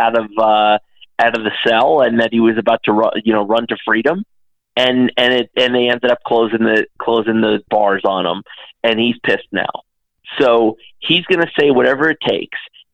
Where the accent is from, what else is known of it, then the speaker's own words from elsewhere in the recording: Dallas, Texas, United States; You know, I grew up in Dallas, right?